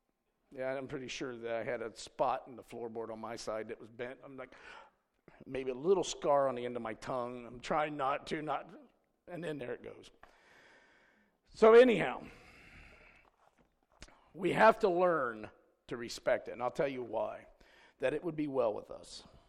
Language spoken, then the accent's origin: English; Ohio, United States; Had something to do with the fact I was from Ohio.